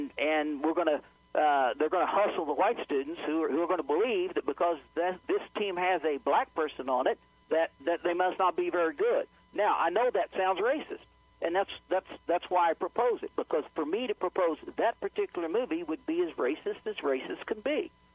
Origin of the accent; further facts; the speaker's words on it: Missouri, United States; I grew up in Southwest Missouri. It's very rural.